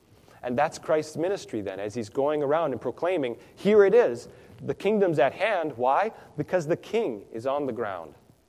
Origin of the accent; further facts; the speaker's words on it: Minnesota, United States; Compare that, if many of you know, I'm from Minnesota. And Minnesota, we got the Lake Superior.